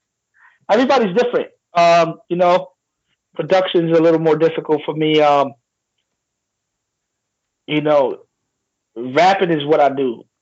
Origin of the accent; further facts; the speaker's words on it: Queens, New York, United States; growing up in Queensbridge during the time that I grew up and in Long Island City.